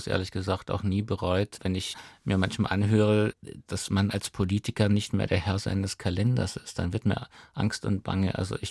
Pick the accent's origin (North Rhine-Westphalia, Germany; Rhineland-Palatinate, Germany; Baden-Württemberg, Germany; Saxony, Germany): Baden-Württemberg, Germany; Göppingen; born there; Und ich bin geboren in Göppingen am Fuße der Stauferburg, also dem Stammsitz der Staufer.